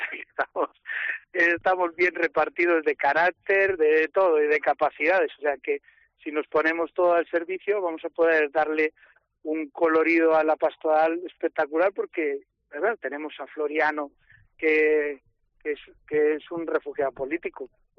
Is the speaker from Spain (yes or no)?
yes; Alicante, Valencian Community, Spain; Pero eso que mis padres me concibieron en Perú, pero yo nací en Alicante 3 meses antes de nacer, viajaron a Alicante para quedarse allí, y yo pues me formé, toda mi formación es en Alicante y 15 años de sacerdote allí